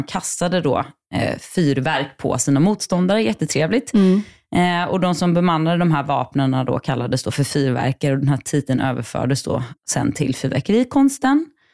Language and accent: Swedish; Gothenburg, Västra Götaland County, Sweden; jag är från Göteborg då